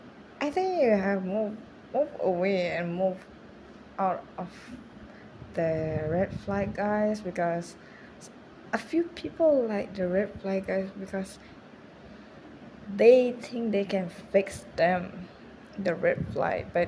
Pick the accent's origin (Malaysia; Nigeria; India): Malaysia; Yeah, I'm Asian, dude. I'm from Malaysia. Yeah. I don't think you probably hear my country names. It's Malaysia.